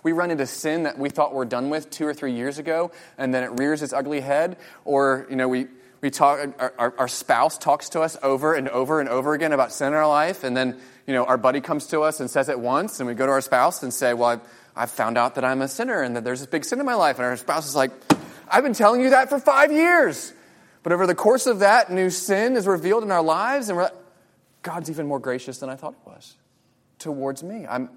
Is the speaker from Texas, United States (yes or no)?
no; Virginia Beach, Virginia, United States; And I know kind of military, I grew up in Virginia Beach.